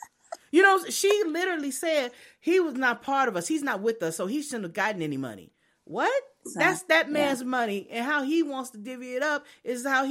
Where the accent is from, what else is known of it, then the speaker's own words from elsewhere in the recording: Austin, Texas, United States; And then I forgot I am from Austin, and I guess I do have that weird thing, that weird little vibe going.